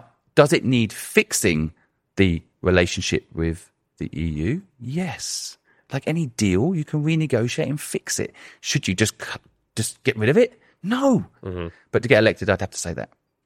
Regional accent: England, United Kingdom; moved away; also born or lived in Hong Kong; I spent my growing up years in England.

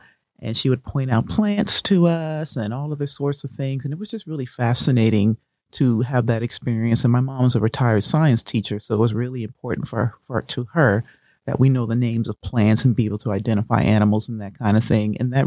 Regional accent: Charleston, South Carolina, United States; accent: Charleston; It's like, okay, I've lapsed into my Charleston accent. Let me break it back into the English that I would typically speak.

